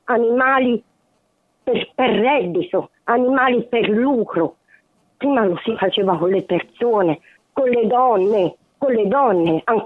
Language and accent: Italian; Florence, Tuscany, Italy; io sono fiorentina